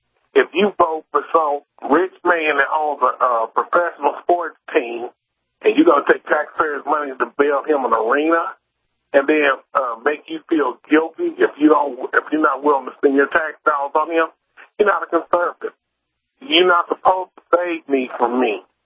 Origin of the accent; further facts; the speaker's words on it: Indianapolis, Indiana, United States; I grew up here in Indy. Matter of fact, I'm just a few blocks away from the original church that Jim Jones pastored.